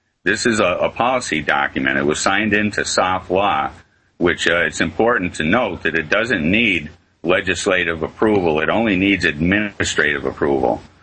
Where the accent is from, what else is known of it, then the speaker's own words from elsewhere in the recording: Ware, Massachusetts, United States; I was born and raised here in Western Massachusetts. I live in the town of Ware.